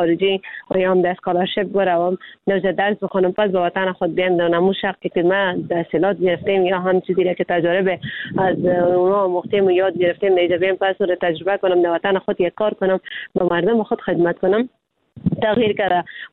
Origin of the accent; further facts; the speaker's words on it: Afghanistan; ما خود افغان هستیم